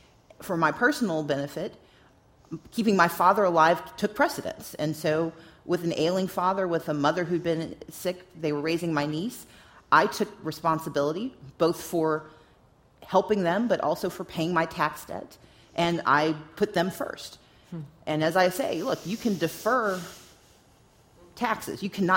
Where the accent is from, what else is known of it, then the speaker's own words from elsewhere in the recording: Georgia, United States; I'm from Georgia, so we don't really acknowledge anyone else.